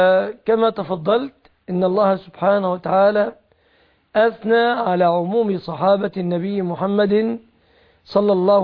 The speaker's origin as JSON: {"language": "Arabic", "country": "Egypt", "said": "فتح الله بلادنا مصر بعمرو بن العاص رضي الله عنه"}